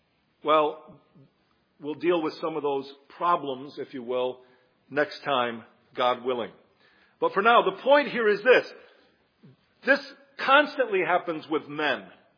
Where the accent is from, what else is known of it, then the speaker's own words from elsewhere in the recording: Michigan, United States; I never did say this, but I grew up in Western Michigan. I know better.